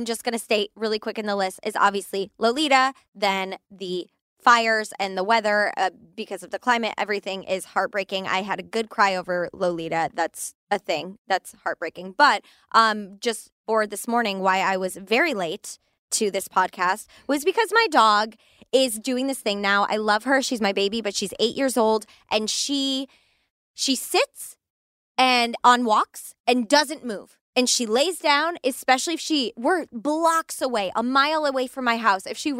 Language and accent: English; California, United States; We're from California.